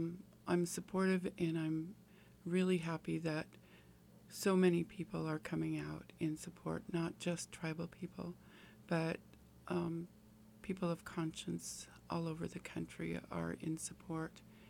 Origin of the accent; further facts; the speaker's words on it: Alaska, United States; I couldn't imagine being in the 20s and 30s below zero, even though I'm from Alaska.